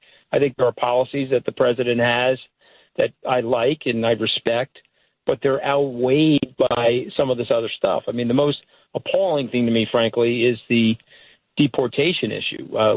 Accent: New York, United States; because I grew up out here on Long Island.

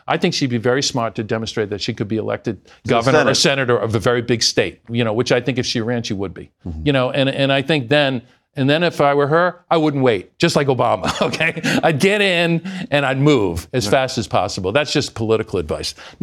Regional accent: Rhode Island, United States; I'm doing three campaigns in my home state of Rhode Island right now

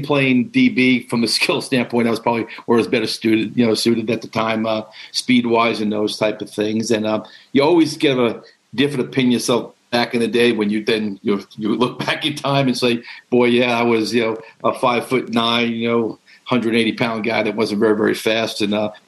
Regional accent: New York, United States; Back where I grew up on Long Island, the New York Rangers, that was their home ice.

